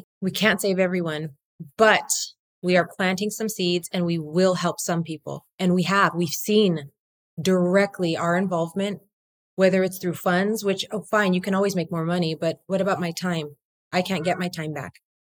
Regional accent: Whittier, California, United States; And I grew up in Whittier, where the girls are prettier.

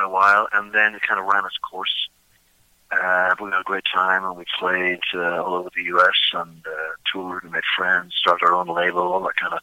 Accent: Dublin, Leinster, Ireland; now in Pittsburgh, United States; I grew up in Dublin.

